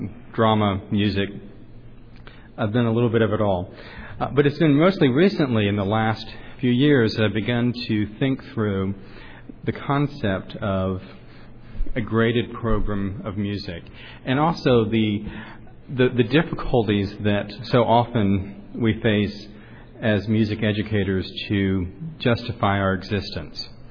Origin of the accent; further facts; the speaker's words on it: Franklin, Tennessee, United States; I'm from Franklin, Tennessee.